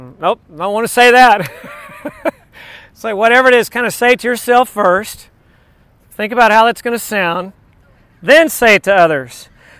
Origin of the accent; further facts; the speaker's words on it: Texas, United States; And I know from experience being in my family growing up in Texas and just moments in our own family